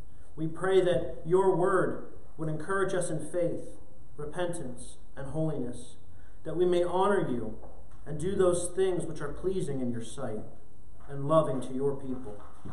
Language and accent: English; Southwest, United States; Growing up in the American Southwest, it becomes sort of part of your everyday experience to wake up, look out your window, and you see mountains in the distance.